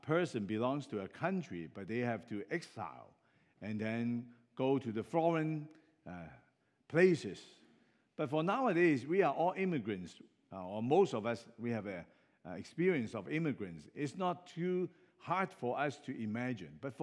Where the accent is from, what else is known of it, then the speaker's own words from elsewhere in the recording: Hong Kong; now in Canada; I'm an immigrant from Hong Kong. So-called my own country is not Canada, but now I know my country is Canada, or maybe I have two countries, right? One from Hong Kong and one from